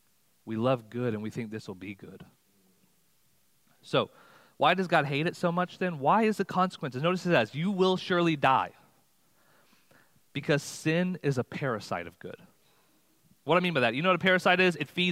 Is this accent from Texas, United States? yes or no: yes; Texas, United States; You know, I'm from Texas. A lot of snakes and lizards.